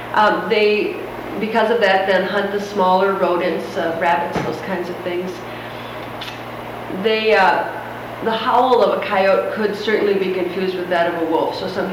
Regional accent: Minnesota, United States; Minnesota, my home state, which I'm quite proud.

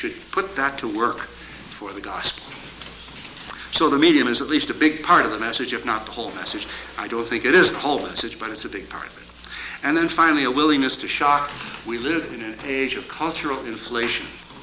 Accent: United States; now in Toronto, Canada; I'm an American living these days in Canada, near Toronto

